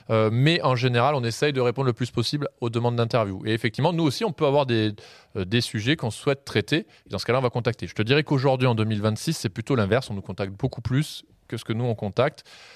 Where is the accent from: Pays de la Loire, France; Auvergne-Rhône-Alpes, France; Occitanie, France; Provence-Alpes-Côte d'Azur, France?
Provence-Alpes-Côte d'Azur, France; Carpentras; born there; je suis né à Carpentras, je suis trop ancré sur mon territoire pour avoir envie de partir sur du national.